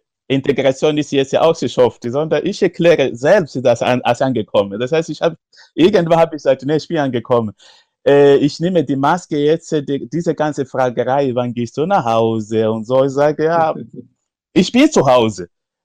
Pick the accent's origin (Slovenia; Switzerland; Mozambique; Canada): Mozambique; Ich komme tatsächlich aus Mosambik